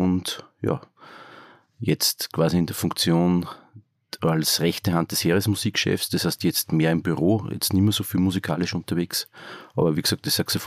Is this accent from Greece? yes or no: no; Upper Austria, Austria; Also ich bin Oberösterreicher. Ich bin mit 18 Jahren bei der Gardemusik Wien eingerückt. Und ja, das ist schon eine Zeit aus. Mittlerweile bin ich 47.